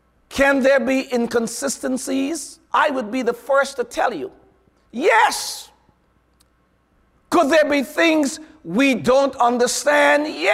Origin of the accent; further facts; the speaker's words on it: Guyana; I am from Guyana. Yes, I am, in South America.